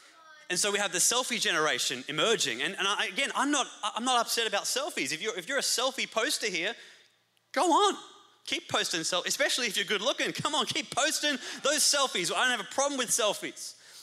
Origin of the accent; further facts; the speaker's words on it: Australia; I come from Australia, where you gotta save, you gotta budget, you gotta work overtime.